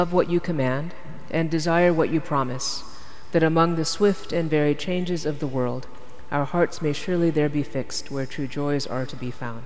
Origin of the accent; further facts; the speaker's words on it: Dallas, Texas, United States; because I'm from Dallas, Texas, after all.